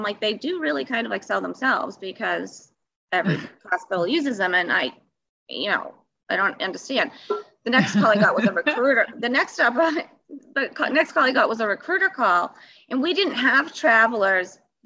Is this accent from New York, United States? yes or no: no; Massachusetts, United States; I was at a permanent hospital, and I'm from Mass, so it's unionized.